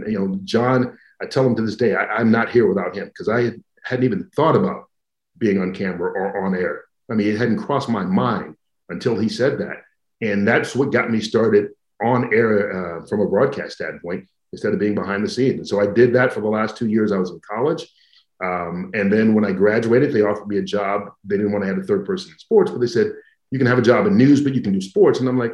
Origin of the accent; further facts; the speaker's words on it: Atlanta, Georgia, United States; I'm growing up in Atlanta and I want to go to school in Cedar Rapids, Iowa, at a place that at the time had 1,200 students, which was less than my high school.